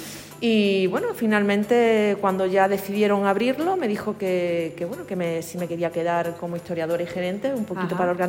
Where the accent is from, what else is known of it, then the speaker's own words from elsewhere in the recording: Cáceres, Extremadura, Spain; also born or lived in San Vicente de Alcántara; now in Badajoz, Spain; soy de Cáceres, viví mucho tiempo en un pueblo llamado San Vicente de Alcántara. Ajá. Y ahora estoy, por circunstancias profesionales de mi marido, estoy viviendo en Badajoz, llevo ya 15 años.